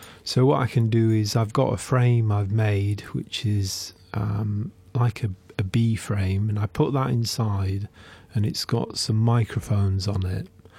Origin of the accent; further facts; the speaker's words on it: Yorkshire and the Humber, United Kingdom; Well, I come from Yorkshire and I was brought up, my father had a kind of small holding with various animals, and there was a pig farm on one side